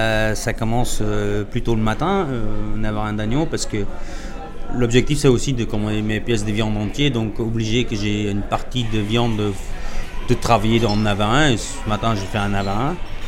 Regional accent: Belgium; c'est un plat un peu traditionnel de chez nous, en Belgique

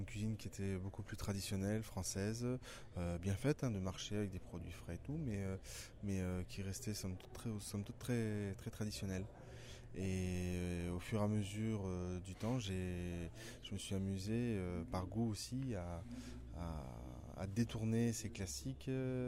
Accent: New Caledonia; moved away as an adult; je suis né en Nouvelle-Calédonie, j'ai vécu jusqu'à 18 ans.

